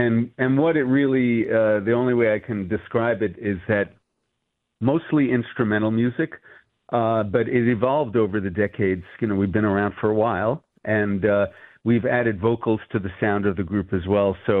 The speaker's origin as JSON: {"language": "English", "town": "New York City", "region": "New York", "country": "United States", "said": "I'm from New York City, so I just, rented a room here and there, and just kept my expenses down."}